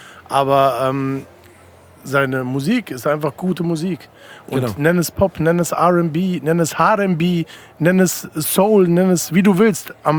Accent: Frankfurt, Hesse, Germany; ich bin Frankfurter und farblos.

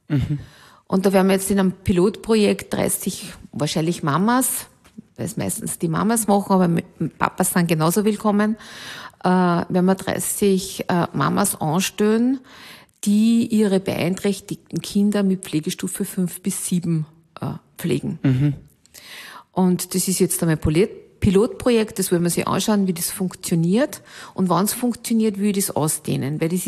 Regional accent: Alkoven, Upper Austria, Austria; Also, meine Heimatgemeinde heißt Alkofen

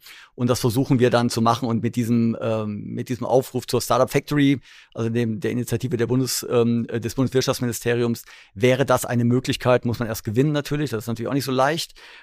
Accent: Duisburg, North Rhine-Westphalia, Germany; Genau, ich komme ja aus Duisburg, da ist ja alles ganz anders.

